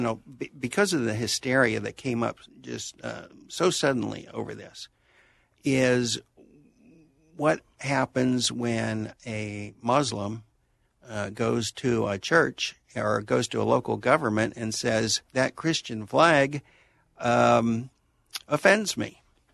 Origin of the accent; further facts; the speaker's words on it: the South, United States; also born or lived in Georgia / Tennessee / North Carolina; So until I was 15 years old, I'm a native of the South.